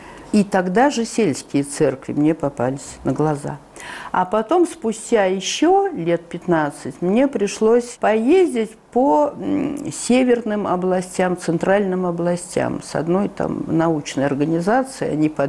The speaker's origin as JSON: {"language": "Russian", "town": "Tsaritsyno", "region": "Moscow", "country": "Russia", "tie": "born or raised there", "said": "Я просто выросла в Царицыне, где стояли дворцы, был старинный парк."}